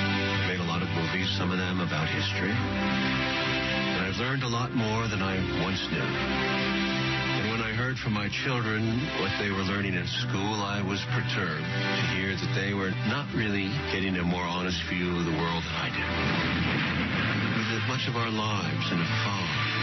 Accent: New York City, New York, United States; When I was a young boy growing up in New York City, I thought I received a good education.

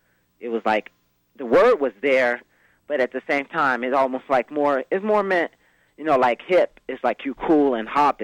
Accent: Chicago, Illinois, United States; now in Oxnard, United States; And basically, you know, growing up in Chicago, from Chicago, we moved out to California, you know, towards Los Angeles.

